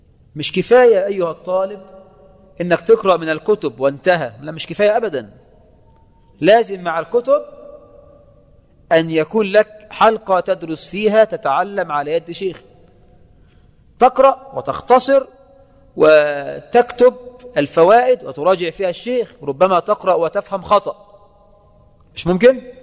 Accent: Egypt; هذا عندنا في مصر، ما ينفعش

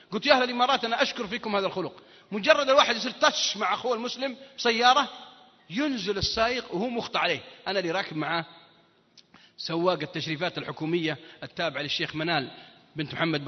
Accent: Al-Qassim, Saudi Arabia; ويضحكون عليها المكة وأهل جدة وعندنا بالقصيم

